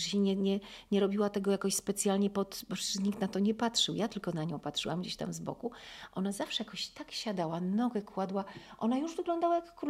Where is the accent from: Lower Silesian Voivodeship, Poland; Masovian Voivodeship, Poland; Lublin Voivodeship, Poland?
Lower Silesian Voivodeship, Poland; Wrocław; Moja mama w ogóle była, bo myśmy się wychowali, urodziliśmy się we Wrocławiu.